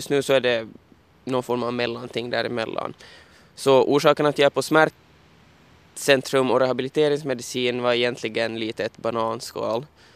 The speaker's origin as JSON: {"language": "Swedish", "town": "Hanko", "region": "Uusimaa", "country": "Finland", "tie": "born or raised there", "said": "Jag är ju uppvuxen i Hangö, så det är ju mina hemtrakter"}